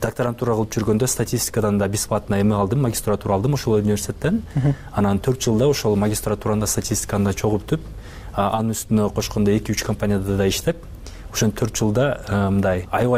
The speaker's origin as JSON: {"language": "Kyrgyz", "town": "Tokmok", "region": "Chuy Region", "country": "Kyrgyzstan", "tie": "born or raised there", "also_born_or_lived": "Batken / Bishkek", "moved": "as an adult", "lives_now": "Chicago, United States", "said": "Баткендин Кунду деген айылынан болом. Анан 3-4 жашыбызда Бишкекке көчүп келип, кийин Токмокко көчүп кеткенбиз. Ошентип Токмокто бүтүргөм полностью окуу жайымды."}